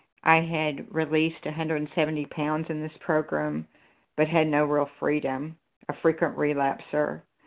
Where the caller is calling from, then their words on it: Texas, United States; I'm from Texas, sorry.